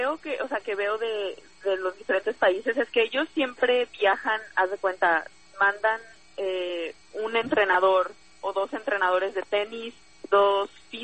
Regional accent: Mexico; O sea, a lo mejor no somos muchísimas las mexicanas

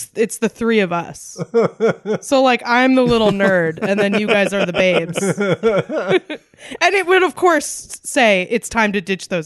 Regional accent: Massachusetts, United States; born there; I was born in Massachusetts.

